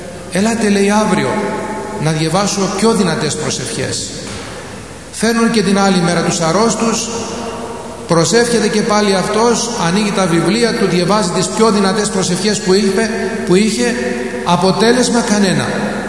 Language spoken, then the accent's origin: Greek; Cyprus; ήμουν λαϊκός τότε, στις κατασκηνώσεις της Ιεράς Αρχιεπισκοπής Κύπρου, εκεί στην πατρίδα μου